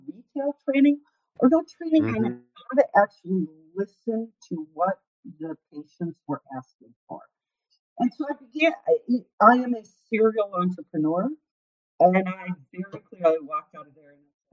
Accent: Illinois, United States; And I'm from Illinois.

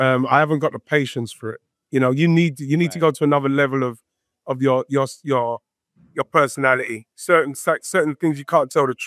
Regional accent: England, United Kingdom; And as an Englishman, of course I'm going to say it's a foul.

